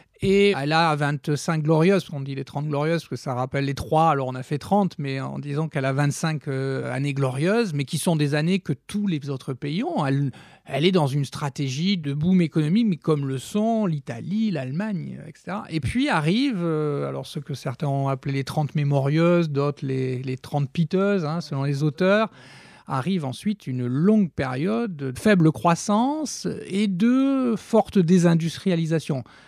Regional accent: Nice, Provence-Alpes-Côte d'Azur, France; Est-ce que je suis bien ou mal placé en tant que niçois pour parler du ministère de l'Industrie?

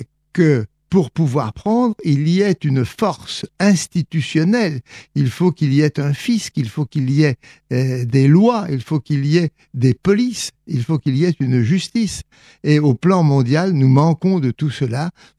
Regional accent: Nouvelle-Aquitaine, France; also born or lived in Vendée, France; Il se trouve que mes parents, en raison de la crise, mes parents étaient très pauvres, ils ont été forcés d'émigrer plus au sud, en Charente-Maritime, et c'est là que j'ai passé mon enfance.

